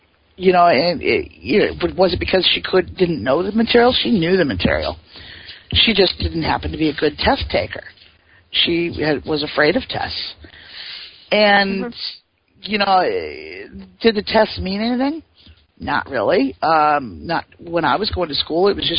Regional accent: Iowa, United States; I grew up in Iowa, and Iowa is known for its Iowa Basic Skills.

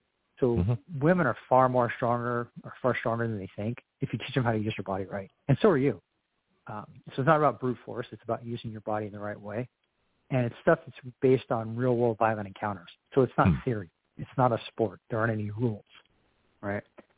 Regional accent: Whitefish, Montana, United States; Yeah, so we're from Whitefish, Montana, kind of Flathead Valley, like northwestern Montana.

